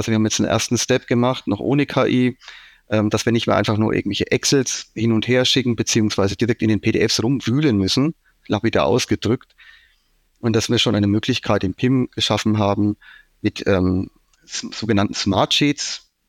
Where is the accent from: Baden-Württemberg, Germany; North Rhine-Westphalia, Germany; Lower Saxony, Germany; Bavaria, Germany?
Bavaria, Germany; accent: Franconian; man hört es wahrscheinlich, ich bin Franke vom Dialekt her